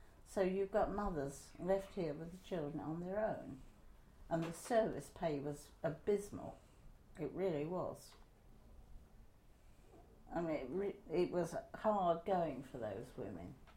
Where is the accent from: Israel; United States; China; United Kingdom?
United Kingdom; England; I felt quite proud of being English at that stage.